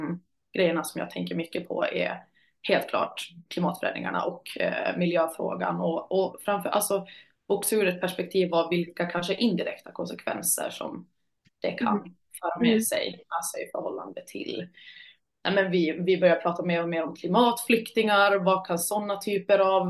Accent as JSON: {"language": "Swedish", "region": "Åland", "country": "Finland", "tie": "born or raised there", "also_born_or_lived": "Turku / Wales", "moved": "yes", "lives_now": "Malmö, Sweden", "said": "Jag är född och uppvuxen på Åland framförallt, men även på lite andra platser, i Åbo och i Wales, vilket att prägel i mig helt klart. Men idag bor jag i Malmö"}